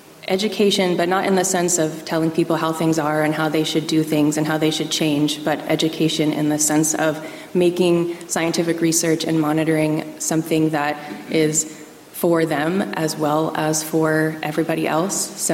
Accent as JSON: {"language": "English", "country": "United States", "said": "I'm from the United States."}